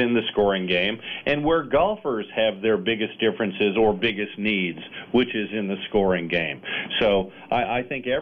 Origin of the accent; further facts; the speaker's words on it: Texas, United States; I'm from Texas myself, so it's nice to hear from you this morning.